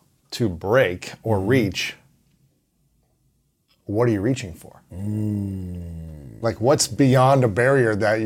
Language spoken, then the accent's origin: English; Ohio, United States; I mean, I'm from Ohio, so I go for LeBron.